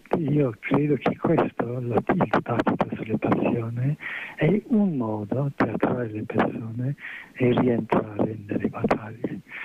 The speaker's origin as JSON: {"language": "Italian", "region": "England", "country": "United Kingdom", "second_language": "Italian", "lives_now": "Italy", "said": "io sono europeista, che sono inglese, vengo per vivere in Italia da molto tempo. La mia famiglia è una famiglia ebraica, di immigrazione a Londra all'inizio del secolo"}